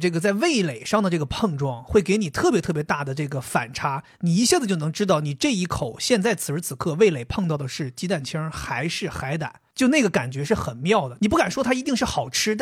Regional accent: Dalian, Liaoning, China; 尤其是我吃到过的，用我们大连话叫稀汤寡水

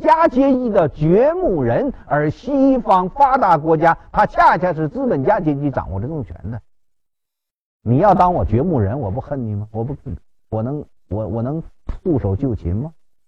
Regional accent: China

